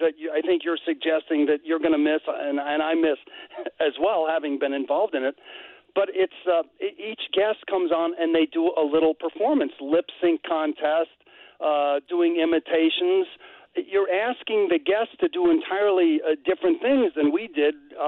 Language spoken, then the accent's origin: English; Chicago, Illinois, United States; Yeah. That's my hometown. I could never get a job there, but that's another story.